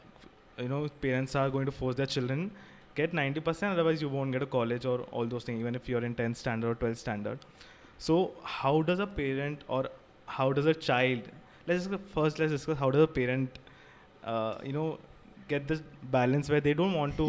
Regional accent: India; this is one of the most important things as a society, mostly as an Indian society, that we need to learn

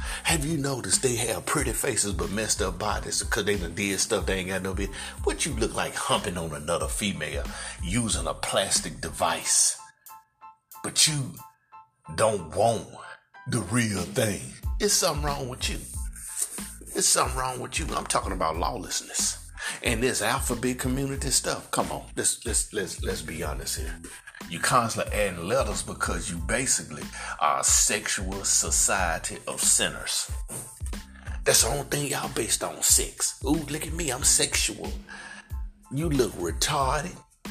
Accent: United States; and I'm an Ethiopian, also known as a black man from America.

